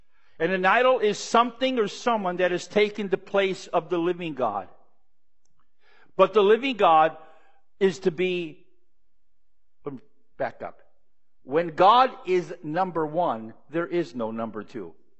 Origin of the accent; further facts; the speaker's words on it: New York, United States; We're from upstate New York.